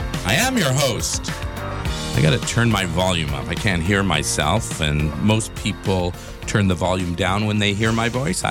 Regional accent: Canada; I'm from Canada, and we never celebrated Thanksgiving

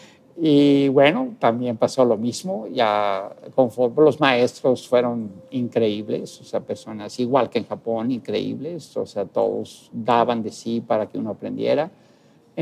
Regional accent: Tlaquepaque, Jalisco, Mexico; Pero lo mejor es que eres mexicano y eres de Tlaquepaque.

